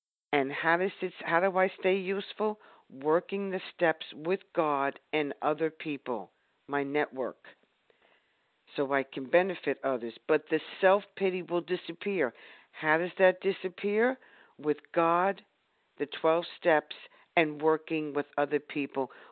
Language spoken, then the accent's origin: English; New York, United States; I'm from Westchester.